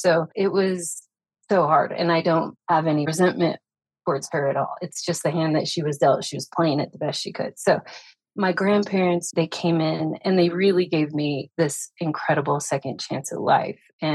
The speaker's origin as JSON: {"language": "English", "town": "Farmington", "region": "New Mexico", "country": "United States", "tie": "born there", "said": "My dad was born and raised in Arkansas, but I was born in New Mexico, a little town called Farmington in the northwest corner."}